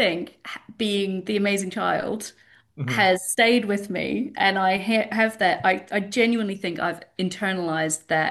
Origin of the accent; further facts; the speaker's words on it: New Zealand; So the important difference is that I grew up in New Zealand